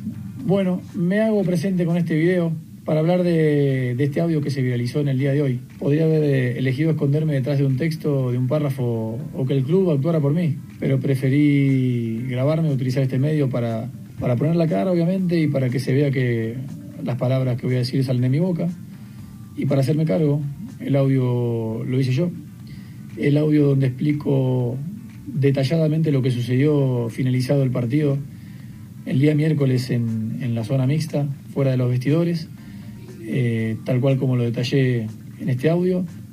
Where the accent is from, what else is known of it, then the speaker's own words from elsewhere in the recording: Argentina; yo soy tan argentino como todos ellos.